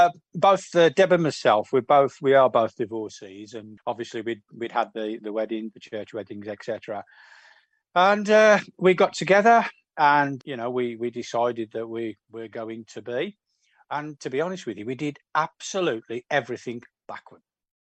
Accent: West Bromwich, West Midlands, United Kingdom; someone noticed our accent. Where are you from? West Brom.

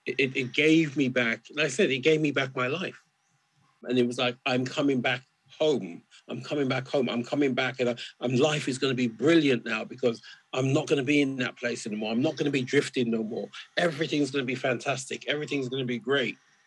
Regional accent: England, United Kingdom; and I was from England as well.

